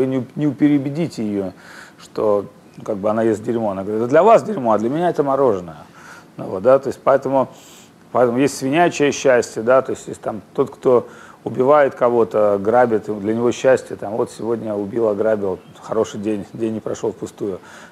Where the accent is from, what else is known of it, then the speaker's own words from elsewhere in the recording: Saint Petersburg, Russia; жил в депрессивном Петербурге, откуда я родом.